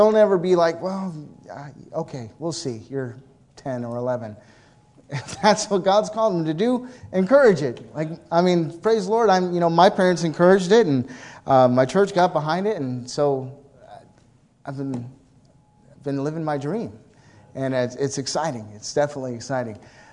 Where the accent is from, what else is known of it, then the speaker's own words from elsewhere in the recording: Arkansas, United States; But since I'm from Arkansas, I thought it would, you know, yeah.